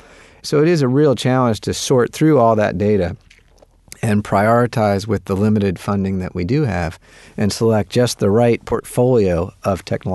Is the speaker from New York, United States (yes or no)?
no; Maryland, United States; I grew up right outside Washington, D.C. in Maryland.